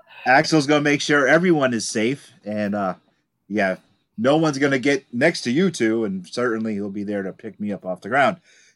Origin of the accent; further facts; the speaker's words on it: Massachusetts, United States; I'm from Massachusetts. But we are all over from New England.